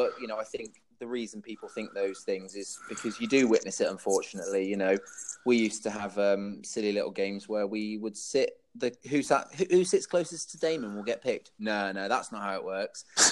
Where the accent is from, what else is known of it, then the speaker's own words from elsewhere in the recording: England, United Kingdom; I've played, as an English player, I've probably played for, me and a few other people have played for some of the most amount of teams, if that makes sense, in the UK.